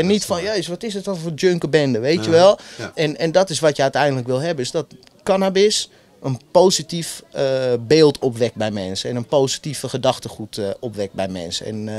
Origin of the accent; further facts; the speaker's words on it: Zaandam, North Holland, Netherlands; Ik ben tweede generatie van de arbeidsimmigranten die hier in de jaren 70 gekomen zijn. Mm. En ik kom uit Zaandam en daar dacht iedereen dat ik Turks of Marokkaans was.